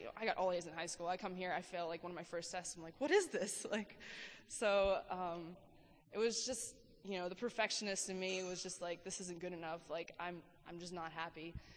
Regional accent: Arkadelphia, Arkansas, United States; So I grew up in Arkadelphia, Arkansas, in the middle of nowhere

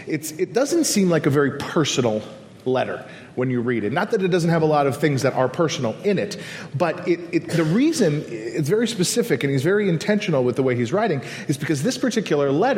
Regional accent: United States; he found out I was from New York and New Jersey

